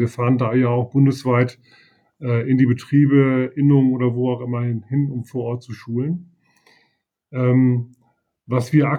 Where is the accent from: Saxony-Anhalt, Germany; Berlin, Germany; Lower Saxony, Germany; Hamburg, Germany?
Lower Saxony, Germany; Leer; now in Oldenburg, Germany; Ja, dann wohne ich in Oldenburg. Ich bin gebürtiger aus Friese, ich komme also aus Leer.